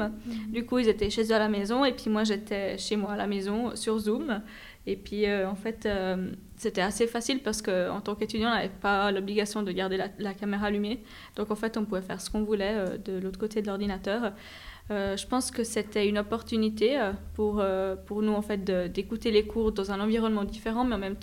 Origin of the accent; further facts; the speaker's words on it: Italy; j'ai pu rentrer chez moi en Italie.